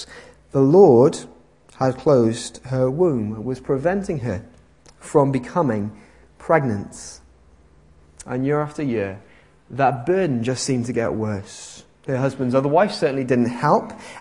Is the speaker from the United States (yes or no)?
no; United Kingdom; As British people, we're fantastic at putting on a face, aren't we?